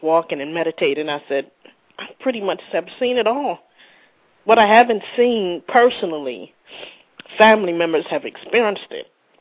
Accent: Orlando, Florida, United States; I'm actually from Orlando, Florida.

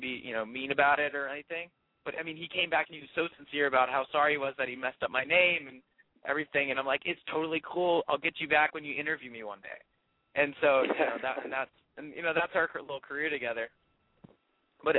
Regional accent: Texas, United States; Okay, so I'm from Texas, so I got to do a Texas accent then.

